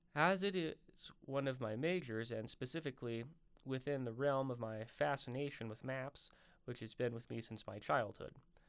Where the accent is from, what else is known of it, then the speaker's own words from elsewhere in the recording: Fort Collins, Colorado, United States; now in Laramie, United States; I hail from Fort Collins, Colorado, like I said earlier, which resides in Larimer County